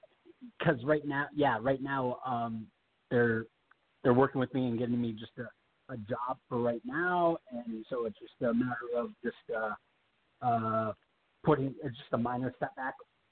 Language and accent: English; Detroit, Michigan, United States; now in Las Vegas, United States; I'm from Detroit, And it's like the auto unions when it was a really good job back in the day